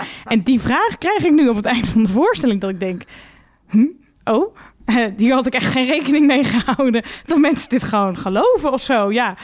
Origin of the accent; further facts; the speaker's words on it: Gelderland, Netherlands; Ik ben een meid van de Veluwe, maar dank je wel.